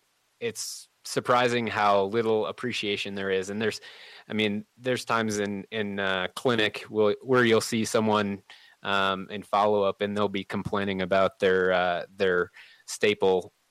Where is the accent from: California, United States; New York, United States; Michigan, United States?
Michigan, United States; No, I'm originally from Michigan.